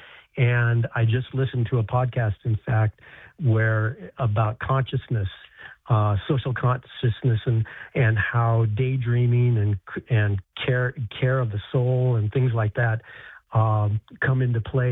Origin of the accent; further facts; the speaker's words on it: United States; but I'm an American. I've lived in America all my life.